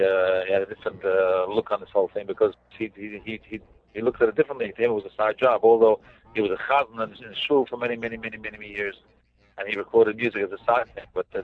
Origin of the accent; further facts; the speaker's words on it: New York City, New York, United States; I grew up, I'll tell you where we grew up. I was born on the East Side, the Lower East Side, on East Broadway.